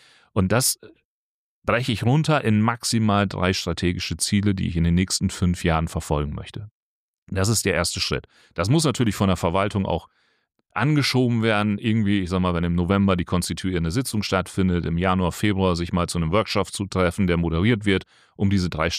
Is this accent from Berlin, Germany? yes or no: no; Lower Saxony, Germany; Ich komme aus Ostfriesland.